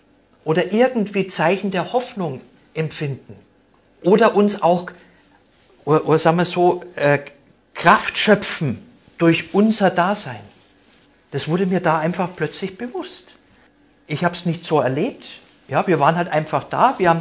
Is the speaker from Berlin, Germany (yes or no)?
no; Munich, Bavaria, Germany; Und München ist ja sozusagen auch der Ort oder die Stadt, wo ich aufgewachsen bin.